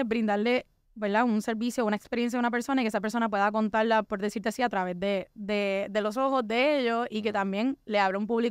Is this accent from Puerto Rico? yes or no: yes; Arecibo, Puerto Rico; Estoy tirando aquí frases coloquiales, acuérdense que soy de Arecibo.